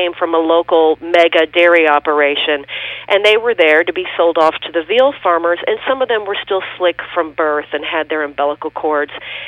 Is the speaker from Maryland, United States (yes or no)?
no; Louisville, Kentucky, United States; I grew up in Louisville, Kentucky